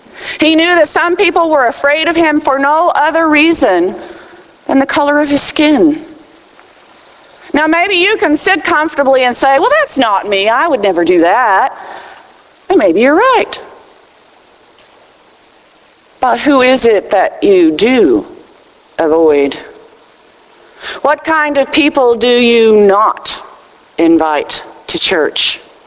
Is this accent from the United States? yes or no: yes; Texas, United States; accent: Texas; Just as I was raised in Texas, around people with Texas accents, and so that is the form of English that I learned.